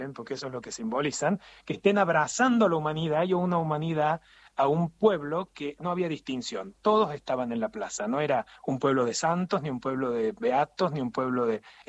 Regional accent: Argentina; que como argentinos nos congrega, ¿no es cierto?

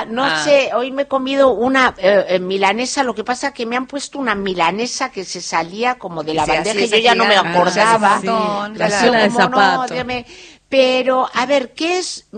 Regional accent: Spain; sí, soy española, pero.

